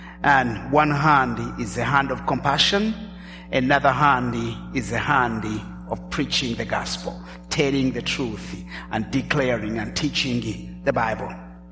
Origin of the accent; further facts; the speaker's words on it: Rwanda; also born or lived in Uganda; In 1994, all the years of strife in my home country of Rwanda resulted into a genocide